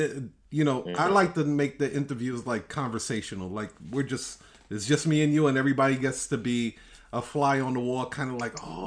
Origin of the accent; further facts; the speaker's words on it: New York, United States; now in Chicago, United States; And you're right, because I'm originally from New York. When I moved to Chicago, I saw a whole different world.